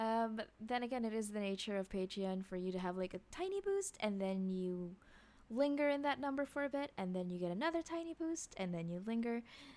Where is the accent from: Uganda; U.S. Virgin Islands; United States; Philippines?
Philippines; I mean, I'm not a nurse, but I'm Filipino. I grew up with a bunch of nurses in the family